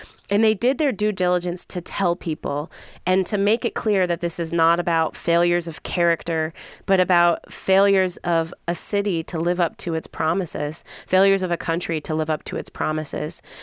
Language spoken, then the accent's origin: English; Chicago, Illinois, United States; I'm very proud as a Chicagoan of the reparations ordinance that was passed here